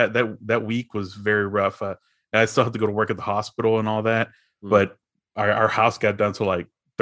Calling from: Fort Worth, Texas, United States; Fort Worth, Texas.

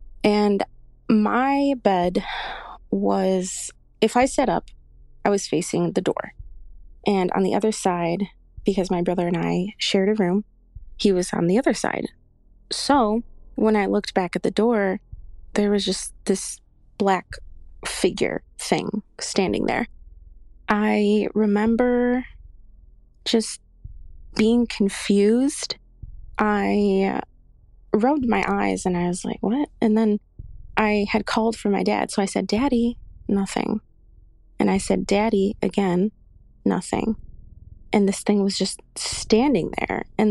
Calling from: Chicago, Illinois, United States; Okay, so I am from Chicago. … a little bit of backstory about me.

